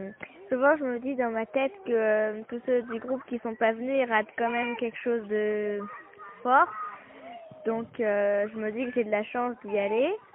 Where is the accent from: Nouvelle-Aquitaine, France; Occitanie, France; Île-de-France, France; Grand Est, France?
Grand Est, France; Nancy; je viens de Nancy